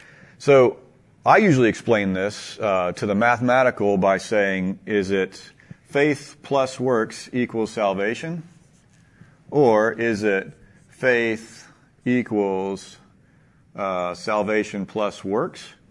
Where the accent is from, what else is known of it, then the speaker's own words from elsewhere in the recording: United States; because I'm an American and I think that's fun.